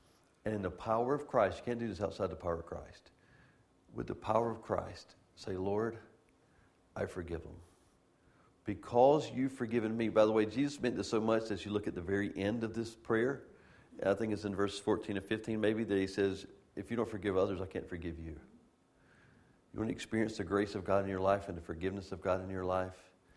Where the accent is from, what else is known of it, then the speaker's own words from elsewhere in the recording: Georgia, United States; the farmers, for the most part, that we grew up in South Georgia, farmers are always praying.